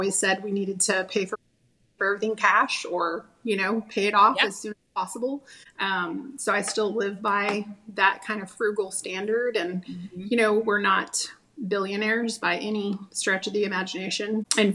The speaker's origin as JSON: {"language": "English", "region": "Texas", "country": "United States", "tie": "born or raised there", "also_born_or_lived": "Austin", "said": "So I'm actually a native Texan, but I'm from West Texas. So that's the Midland-Odessa area."}